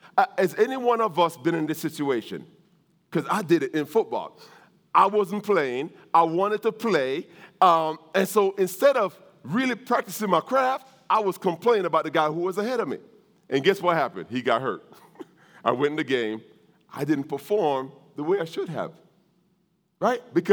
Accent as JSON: {"language": "English", "country": "Jamaica", "moved": "yes", "lives_now": "United States", "said": "See, I'm from Jamaica. When I came to this country, the first movie I saw was Arthur by Dudley Moore."}